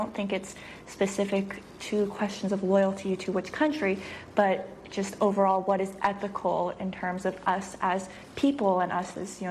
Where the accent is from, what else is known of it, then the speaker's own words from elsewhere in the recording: United States; where I'm from, I consider myself American